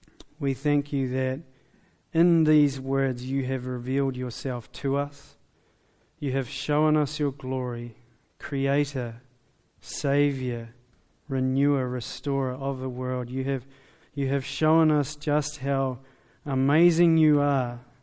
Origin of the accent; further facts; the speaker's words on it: New Zealand; Our tall poppy syndrome, maybe because we're Kiwi strikes, but we say, wow, how could a person say something like this?